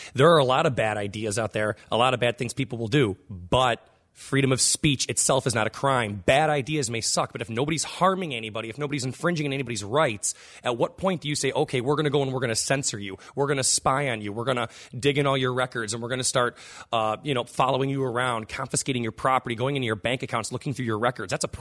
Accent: Chicago, Illinois, United States; And I come from Chicago.

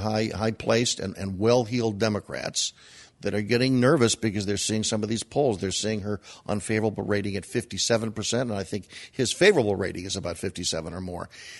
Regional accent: Chicago, Illinois, United States; from Chicago.

